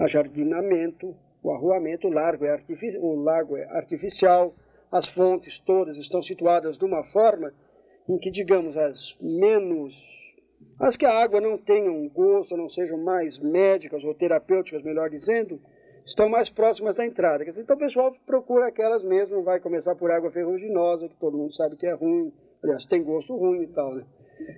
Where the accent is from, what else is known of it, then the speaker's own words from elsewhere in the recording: São Paulo, Brazil; porque eu sou paulista.